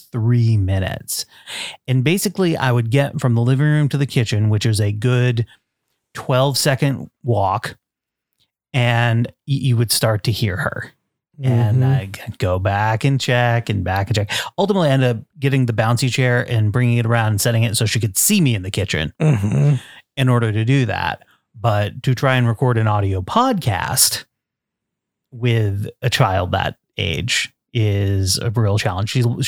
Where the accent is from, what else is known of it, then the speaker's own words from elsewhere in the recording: Vermont, United States; Well, in my home state of Vermont, there is a brewing company called Fiddlehead Brewing.